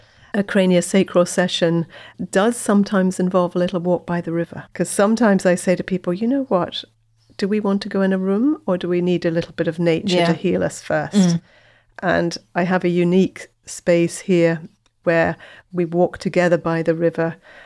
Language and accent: English; England, United Kingdom; born there; I was born in England.